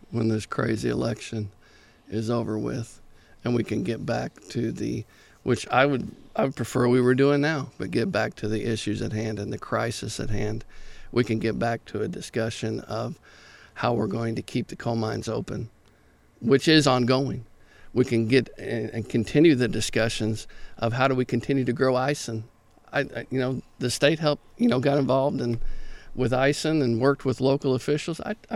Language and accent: English; Harrisburg, Illinois, United States; Anybody that knows me and knows how I grew up in Harrisburg and Illinois knows I'm not a lap dog.